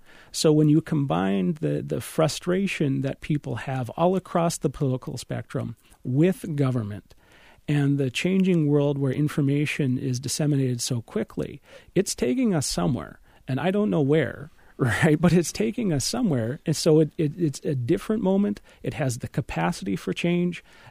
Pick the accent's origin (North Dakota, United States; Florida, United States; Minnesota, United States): North Dakota, United States; What makes this different, right, is I'm from North Dakota, okay? As someone from North Dakota, your ears perk up when people talk about North Dakota